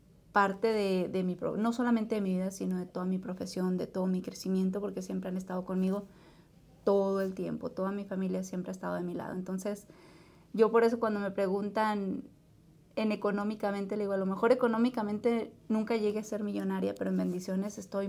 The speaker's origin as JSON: {"language": "Spanish", "region": "Chihuahua", "country": "Mexico", "said": "yo soy originaria de Chihuahua. Yo siempre les digo orgullosamente de la sierra."}